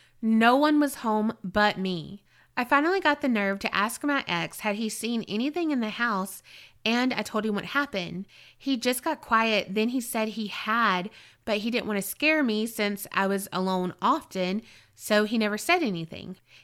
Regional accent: Mississippi, United States; Hi, y'all. … from Mississippi.

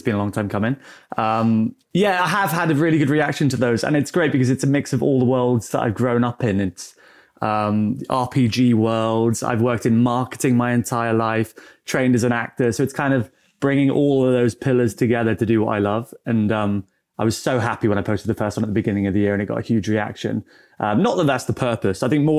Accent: South West England, United Kingdom; he got transferred to Exeter, so we grew up in Devon. So I don't have a Welsh accent, but everyone in my family is Welsh or from the northeast. So growing up in a village in Devon

